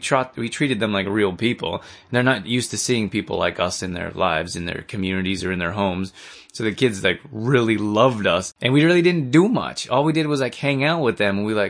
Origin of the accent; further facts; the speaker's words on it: United States; I'm from the U.S. as well, so I wanted to let people know that we are friendly here.